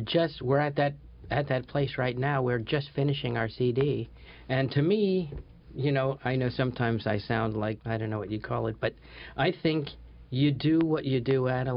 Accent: New York, United States; Oh, that was my dream, growing up on Long Island, and then I was always in rock bands.

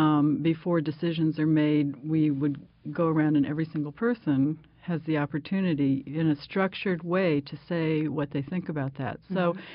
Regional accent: Florida, United States; also born or lived in Maryland; I grew up in Central Florida and then lived in Maryland for a while in high school and college.

